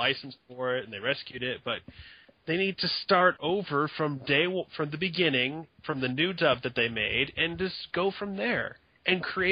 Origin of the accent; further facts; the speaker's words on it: Oklahoma, United States; now in Orlando, United States; Even though I live in Orlando right now, it's like I was born there, so there's no excuse.